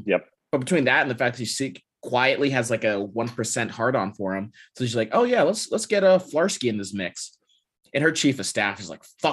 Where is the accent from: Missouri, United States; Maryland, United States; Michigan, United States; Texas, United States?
Texas, United States; I grew up in Texas, right?